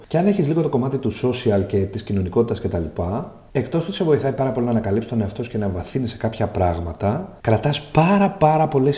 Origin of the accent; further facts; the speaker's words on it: Tinos, South Aegean, Greece; also born or lived in Piraeus; γεννήθηκα στον Πειραιά, αλλά μετακομίσαμε εδώ όταν ήμουν πολύ πολύ μικρός. Ουσιαστικά μεγάλωσα εδώ, έχω ζήσει στην Τίνο εσίως 31 χρόνια.